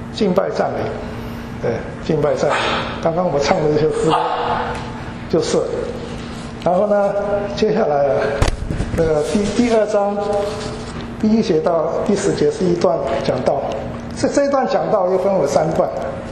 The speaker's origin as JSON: {"language": "Chinese", "country": "China", "said": "我们中国人最喜欢做的一件事情是什么？比啊，比来比去啊"}